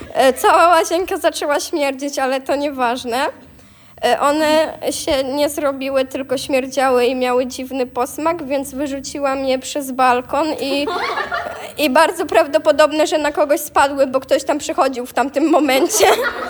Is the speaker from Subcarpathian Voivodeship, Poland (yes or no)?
yes; Subcarpathian Voivodeship, Poland; Jestem z okolic Jarosławia. Mam 12 lat.